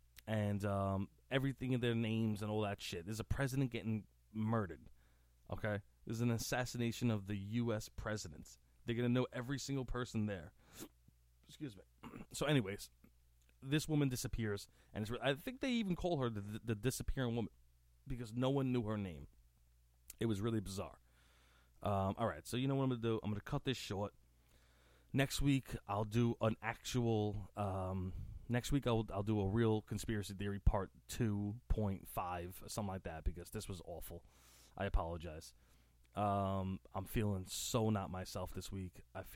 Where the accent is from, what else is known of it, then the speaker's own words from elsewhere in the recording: Staten Island, New York, United States; I'm from Staten Island, New York.